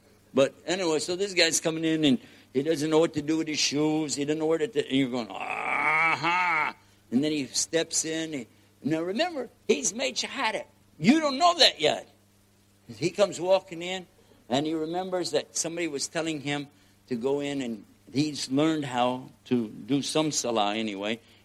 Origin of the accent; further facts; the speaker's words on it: Texas, United States; I'm including me now because I'm a Texan over here, which is the same as being from outer space.